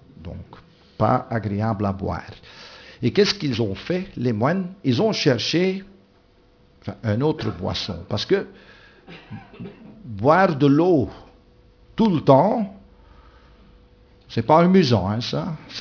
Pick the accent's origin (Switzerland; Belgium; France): Belgium; Flanders; first language Dutch; French is a second language; moi, je suis néerlandophone, je suis flamand, donc quand je dis des bêtises en français, excusez-moi. Hein, pour mal français, c'est ma quatrième langue. Hein, non, troisième.